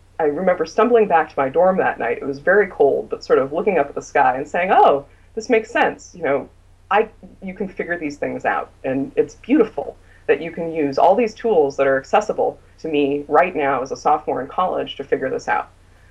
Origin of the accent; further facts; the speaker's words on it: San Francisco Bay Area, California, United States; I'm from the San Francisco Bay Area, and a lot of my friends are working in tech